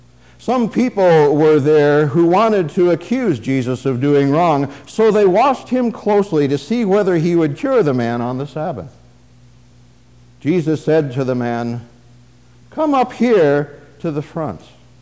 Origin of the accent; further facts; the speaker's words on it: Webster City, Iowa, United States; when I was growing up in Webster City, Iowa, you won't hold that against me, will you?